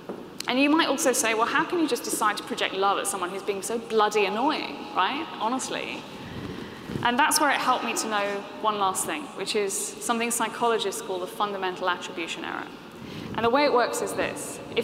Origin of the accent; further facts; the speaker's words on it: United Kingdom; Come on, I'm British